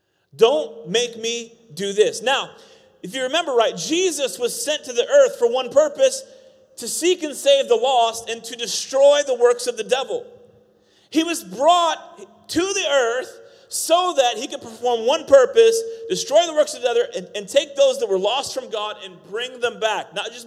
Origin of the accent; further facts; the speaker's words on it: Iowa, United States; we grew up in Iowa and there was like mosquitoes the size of horses